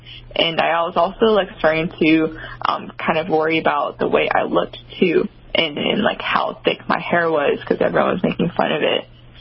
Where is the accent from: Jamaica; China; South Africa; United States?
China; Wuhan, Hubei; because I said I was from Wuhan.